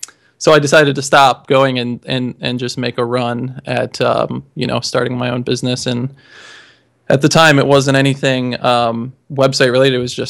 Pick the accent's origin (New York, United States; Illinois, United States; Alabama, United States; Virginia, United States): Illinois, United States; Ottawa; I'm from the Midwest. I'm from Illinois, just a little cornfield town called Ottawa, where not much news gets in or out.